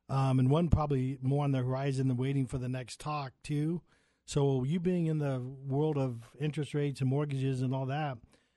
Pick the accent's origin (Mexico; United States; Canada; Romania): United States; Dayton, Ohio; that's how I was raised driving out in Dayton.